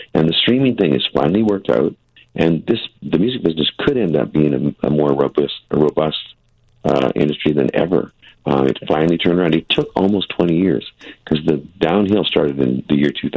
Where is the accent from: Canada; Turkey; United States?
Canada; We do concerts all over the Canada, because I'm Canadian.